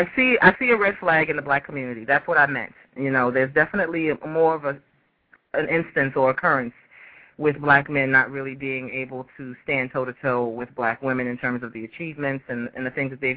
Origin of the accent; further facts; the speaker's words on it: Bronx, New York, United States; I'm from the Bronx, Yankee